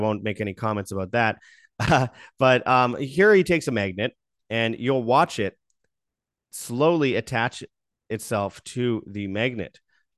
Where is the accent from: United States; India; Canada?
Canada; yes, I'm Canadian